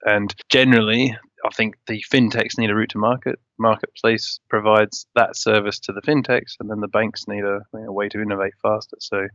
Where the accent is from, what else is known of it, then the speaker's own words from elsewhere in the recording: Australia; also born or lived in New Zealand; I grew up in Australia, was born in New Zealand, have a sort of, a practical background.